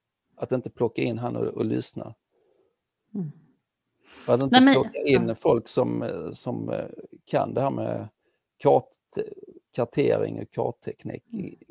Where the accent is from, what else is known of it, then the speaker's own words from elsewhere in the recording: Skåne, Sweden; Jag är från Skåne då